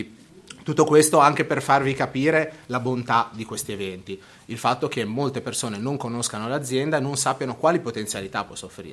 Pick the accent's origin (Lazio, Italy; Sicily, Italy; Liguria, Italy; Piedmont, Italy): Liguria, Italy; Casella; io stesso, e lo dico sempre come aneddoto, sono di Casella